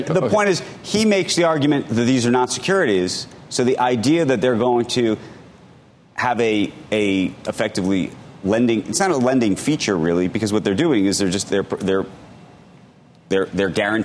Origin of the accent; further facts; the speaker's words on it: New York City, New York, United States; Still a great city. I'm still a New Yorker.